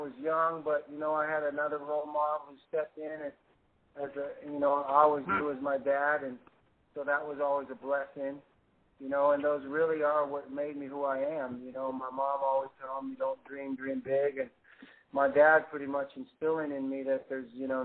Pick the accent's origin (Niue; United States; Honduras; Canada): Canada; North Vancouver, British Columbia; Yeah, from beautiful British Columbia, B.C., North Vancouver, B.C. I grew up, I graduated from a class of about 1,200. I was the only African-American